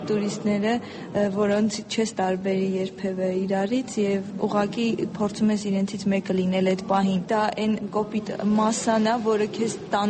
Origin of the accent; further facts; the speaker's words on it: Armenia; Ես հատուկ շեշտադրումով էի ասում, որ ես Հայաստանից եմ